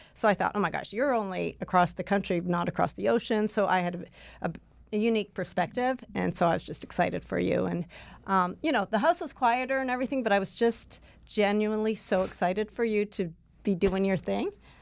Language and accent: English; Kingsville, Ontario, Canada; Well, we were married in Kingsville, my hometown, and then the reception was in Windsor.